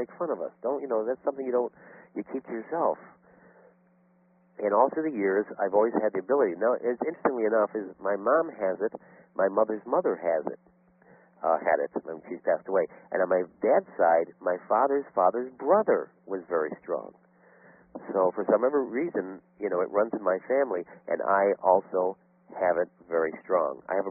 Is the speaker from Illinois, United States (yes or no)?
yes; Chicago, Illinois, United States; born or raised there